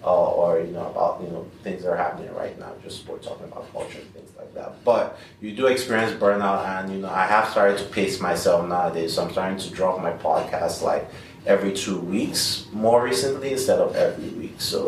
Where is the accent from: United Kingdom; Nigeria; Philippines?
Nigeria; now in United States; I am Nigerian, so I do that.